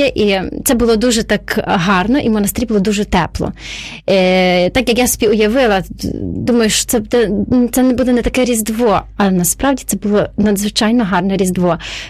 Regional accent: Ternopil, Ternopil Oblast, Ukraine; Я з Тернополя, і в нас трошки це по-іншому, навіть приготуванні страв.

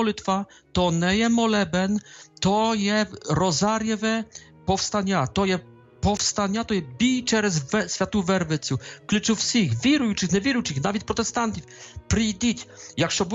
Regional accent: Poland; Ukrainian is a second language; я, поляк, з хусарських польських військ

